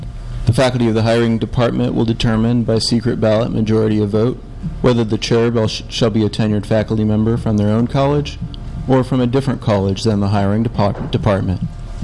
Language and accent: English; United States; as a faculty member, even as an American, I'm a big fan of shared governance